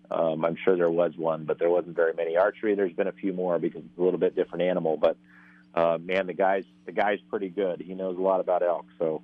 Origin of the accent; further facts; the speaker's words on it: Northwest, United States; I grew up in the Northwest, and am a mule deer hunter and an elk hunter and a bear hunter